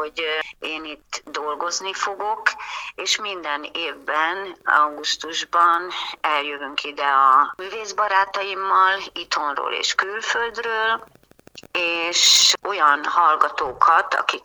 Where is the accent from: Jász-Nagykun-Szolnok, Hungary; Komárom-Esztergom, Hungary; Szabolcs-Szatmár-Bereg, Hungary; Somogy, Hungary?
Szabolcs-Szatmár-Bereg, Hungary; Csenger; born there; és azért itt Csengerben, mert én itt születtem